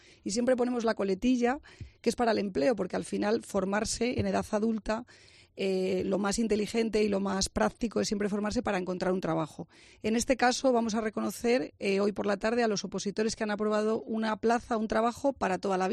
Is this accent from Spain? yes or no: yes; Zamora, Castile and León, Spain; porque la gente, como somos de Zamora, busca mucho la oposición de la administración más cercana